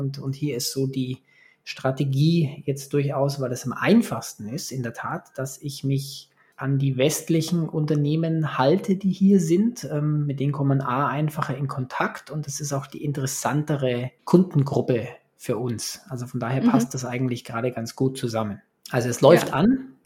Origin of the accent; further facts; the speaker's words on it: Munich, Bavaria, Germany; now in Taipei, Taiwan; meine Heimatstadt München